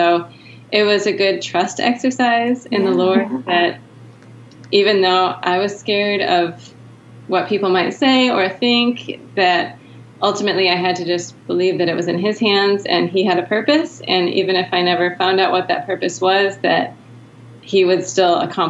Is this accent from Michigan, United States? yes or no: yes; Michigan, United States; also born or lived in Cape Town, South Africa; It talks a lot about that experience of living in South Africa for 10 years as an American and building a family there, having our children there, but still feeling like Michigan was home.